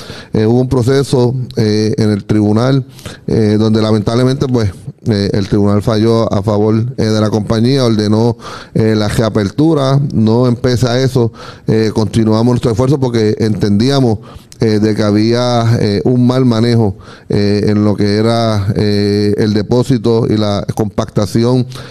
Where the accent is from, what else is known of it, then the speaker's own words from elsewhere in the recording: Puerto Rico; Primero, como puertorriqueño, una isla 100 por 35